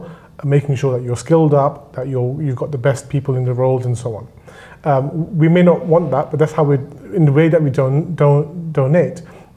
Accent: Walthamstow, London, United Kingdom; for me, home is Walthamstow. I know I'm originally from India, Pakistan, my parents are, and I have this background, and I'm proud of that. But home is still Walthamstow.

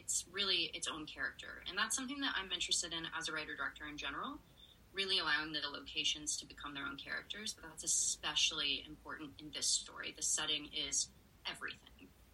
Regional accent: Florida, United States; Growing up in Central Florida, I definitely grew up around a lot of bigoted people

